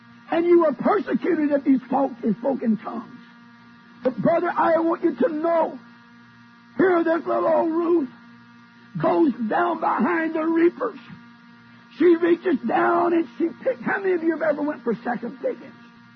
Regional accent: Oklahoma, United States; born there; You see, I was born in Oklahoma, and when I was born, about a year or so before we got electricity.

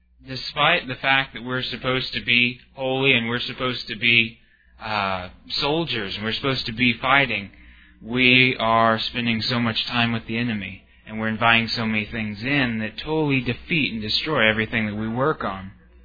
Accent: Texas, United States; And we're from Texas. We live about 4 hours away or so.

